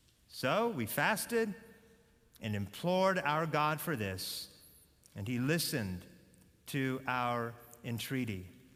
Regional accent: United States; born there; I was born in America. My dad was born in America. I don't know the language. I don't know the customs. I'm American, not Polish.

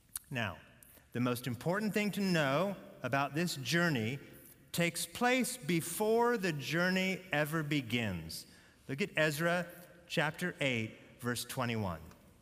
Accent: United States; born there; I was born in America. My dad was born in America. I don't know the language. I don't know the customs. I'm American, not Polish.

